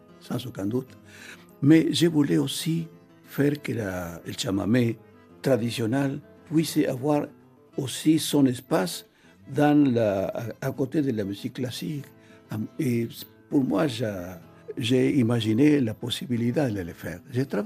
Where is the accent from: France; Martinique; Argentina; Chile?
Argentina; Buenos Aires; born there; French is a second language; Je suis né à Buenos Aires, mais ma maman m'a donné toute la race du Guaran parce que j'étais 9 mois dans son ventre.